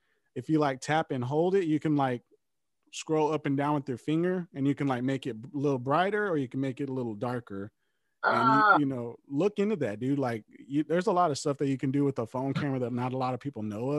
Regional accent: Killeen, Texas, United States; also born or lived in Corpus Christi; So I'm from Killeen. It's about an hour north from me. You probably heard of Killeen. I was born in Corpus, but my parents were in the Navy, so we moved around a lot, and then we moved back to Texas like around 97. So I was pretty much raised in Killeen.

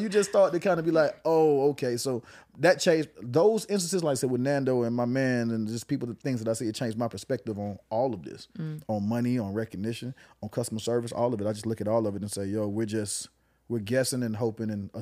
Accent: Atlanta, Georgia, United States; But when I grew up in Atlanta, there was a very down-home Southern hospitality feel to it. Like, that's the Atlanta I grew up on.

